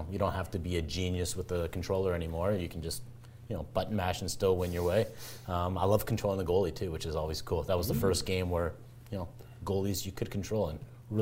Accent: Canada; And as a Canadian, that might sound like, oh my God, how could you pick a movie where you're highlighting the 1980 U.S. team

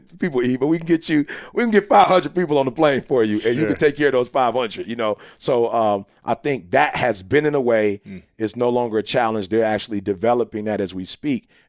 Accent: Chicago, Illinois, United States; We're originally from Chicago.

